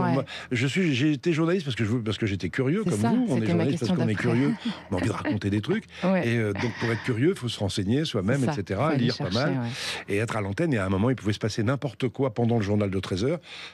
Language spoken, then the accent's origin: French; France; on est Français, franchouillard, Français, fier de l'être